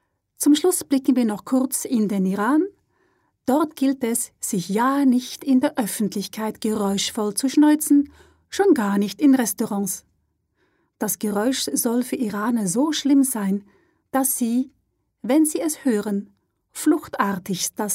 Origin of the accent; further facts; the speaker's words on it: Switzerland; Denn auch ich als Schweizerin mag es gar nicht, wenn man mich überraschend besucht.